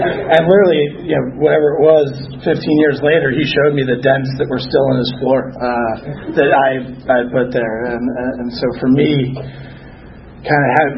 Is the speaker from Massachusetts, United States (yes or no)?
yes; Boston, Massachusetts, United States; I'm actually originally from Boston, so we have a little New York Boston rivalry going on, I guess, tonight.